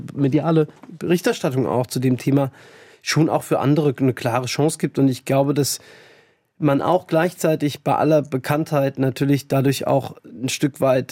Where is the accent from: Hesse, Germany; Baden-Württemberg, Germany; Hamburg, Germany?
Hesse, Germany; Darmstadt; bei uns zu Hause in Darmstadt und im Landkreis Darmstadt-Dieburg